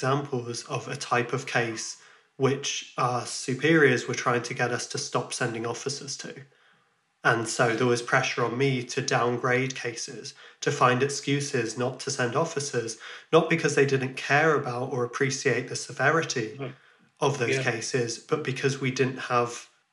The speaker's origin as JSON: {"language": "English", "country": "Ireland", "also_born_or_lived": "West Midlands, United Kingdom", "moved": "yes", "said": "as an Irish person that was living there, you know, I was proud to be part of that diversity."}